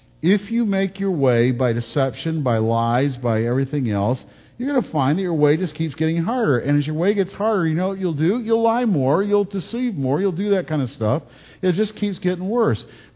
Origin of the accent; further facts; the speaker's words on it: Detroit, Michigan, United States; I grew up in Detroit.